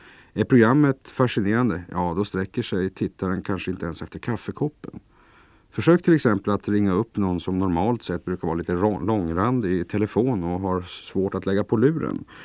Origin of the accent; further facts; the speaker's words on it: Sollefteå, Västernorrland County, Sweden; also born or lived in Sundsvall / Örnsköldsvik / Kramfors / Härnösand; Men jag tycker ändå att jag är en väl kvalificerad västernorrlänning, född och uppvuxen i Sollefteå och jag har bott i Sundsvall, Örnsköldsvik, Kramfors och Härnösand.